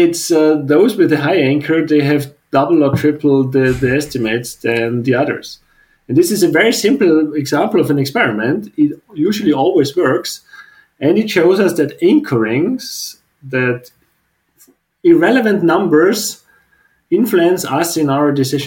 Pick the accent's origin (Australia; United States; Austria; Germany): Austria; English is a second language; I grew up in Austria, studied also in Austria